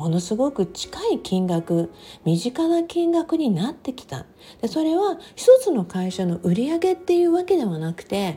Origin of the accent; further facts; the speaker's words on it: Okinawa, Japan; now in Los Angeles, United States; 当時の沖縄で生まれ育ってアメリカにねほぼ生活なんてほんの数年しかしたことのない私、もうずっと沖縄っていうのんびりとした、ね、みんなに守られているようなそんな中で暮らしていた私